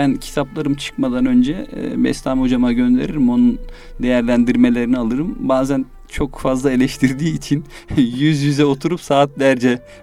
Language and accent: Turkish; Afyonkarahisar, Turkey; also born or lived in Konya; now in Istanbul, Turkey; Ben Afyonkarahisarlıyım. Konya'ya bakan tarafından, aslında Konya doğumluyum ama memleketim Afyonkarahisar. 10 yıldır da İstanbul'da ikamet ediyorum.